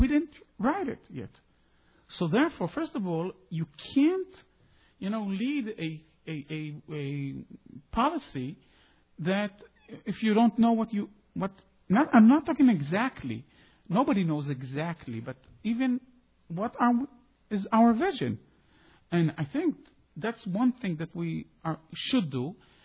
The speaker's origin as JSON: {"language": "English", "town": "Herzliya", "region": "Tel Aviv District", "country": "Israel", "tie": "born or raised there", "said": "I grew up in Herzliya."}